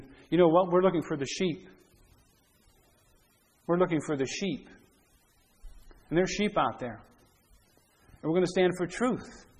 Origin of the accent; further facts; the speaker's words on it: Youngstown, Ohio, United States; now in Cornwall, Canada; It's like Youngstown. I grew up in Youngstown. I was born in Youngstown, Ohio.